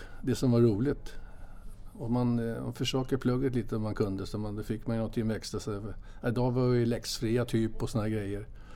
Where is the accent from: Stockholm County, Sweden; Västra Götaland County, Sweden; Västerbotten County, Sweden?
Stockholm County, Sweden; Bagarmossen; Jag tyckte det var kul att sitta hemma i Bagarmossen.